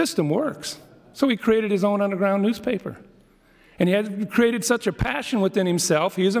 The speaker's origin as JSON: {"language": "English", "region": "Nebraska", "country": "United States", "tie": "born or raised there", "said": "Let me tell you where I come from, growing up in the Bohemian Alps with the Irish and the Germans and Bohemians and the Polish."}